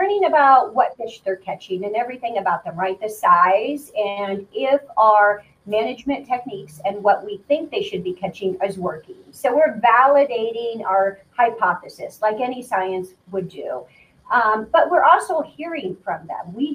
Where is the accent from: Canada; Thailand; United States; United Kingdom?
United States; Iowa; You know, they used to get some from my home state, Iowa, so I was pretty proud of that.